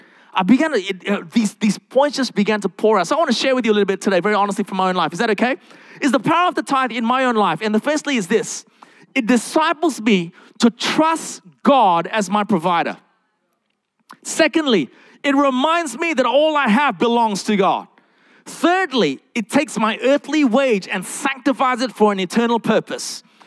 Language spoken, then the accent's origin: English; Australia; I'm also Asian, so control was a big thing for me. I'm also an Aussie